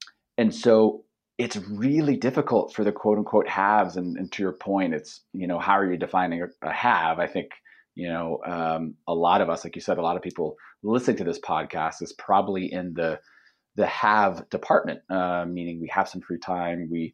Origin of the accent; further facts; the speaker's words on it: United States; I know that too, as I grew up in the States.